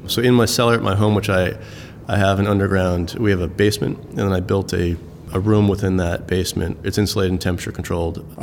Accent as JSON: {"language": "English", "town": "Darien", "region": "Connecticut", "country": "United States", "tie": "born or raised there", "moved": "as an adult", "said": "No, I'm from Connecticut. I grew up, born and raised in Fairfield County, Connecticut, in a town called Darien, and came out to California to go to college."}